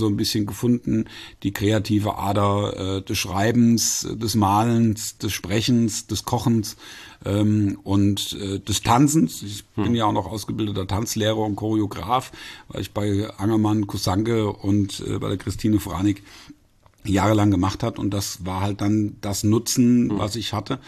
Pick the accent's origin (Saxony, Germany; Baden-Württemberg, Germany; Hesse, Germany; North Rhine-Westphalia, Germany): Hesse, Germany; Fulda; Ich bin echte Völsche Jung, ja, aber wie ich immer zu sagen pflege, leider nur ein einfacher Fulder, kein Doppelfulder, weil mein Vater einen Flüchtling geheiratet hat.